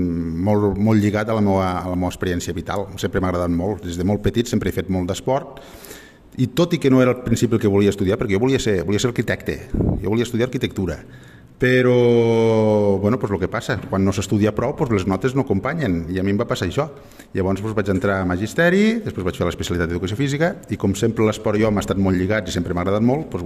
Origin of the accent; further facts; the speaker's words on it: Tortosa, Catalonia, Spain; moved away as an adult; now in Lleida, Spain; Aleshores jo vaig estudiar a Tortosa, el que passa que quan vaig haver d'anar a la universitat vaig vindre aquí a Lleida, i va ser quan ja em vaig quedar a viure aquí a Lleida